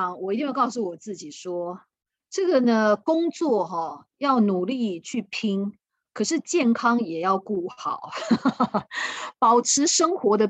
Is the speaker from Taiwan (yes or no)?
yes; Penghu County, Taiwan; also born or lived in Kaohsiung; 因为我其实是在澎湖出生的